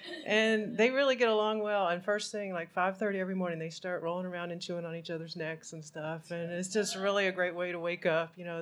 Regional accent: Austin, Texas, United States; Compulsive Eater. I'm from Austin, Texas. Glad to be here.

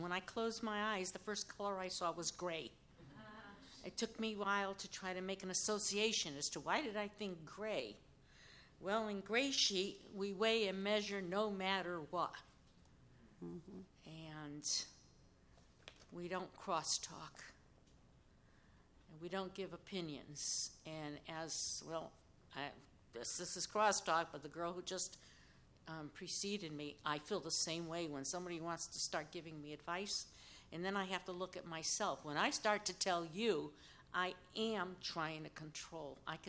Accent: Connecticut, United States; now in Las Vegas, United States; And I live in Las Vegas, but I'm from Connecticut.

